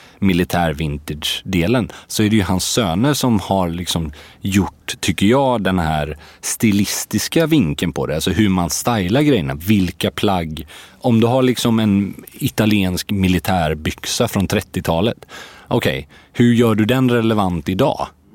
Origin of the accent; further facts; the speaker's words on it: Gothenburg, Västra Götaland County, Sweden; jag är ju liksom från Göteborg